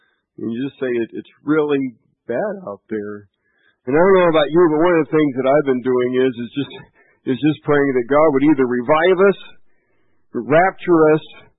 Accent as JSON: {"language": "English", "region": "Texas", "country": "United States", "said": "As I said before, I am from Texas. Everybody in my family is from Texas."}